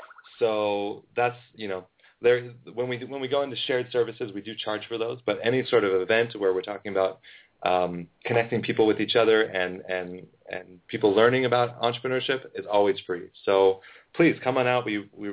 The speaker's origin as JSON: {"language": "English", "country": "United States", "said": "I mean, I'm originally from America."}